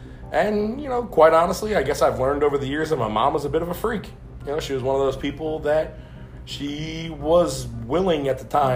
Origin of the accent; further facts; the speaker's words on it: New Orleans, Louisiana, United States; born there; I was born in 1980 in New Orleans, Louisiana, and I was born there because that was where my mother's family was.